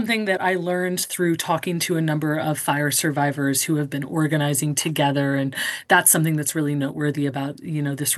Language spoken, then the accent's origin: English; South Pasadena, California, United States; I grew up in South Pasadena, not too far away.